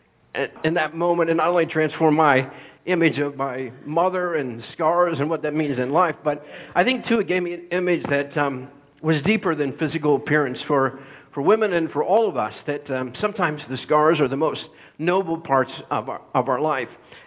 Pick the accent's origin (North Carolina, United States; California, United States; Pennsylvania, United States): Pennsylvania, United States; we grew up in Pennsylvania. We grew out in the country, and we had a pond.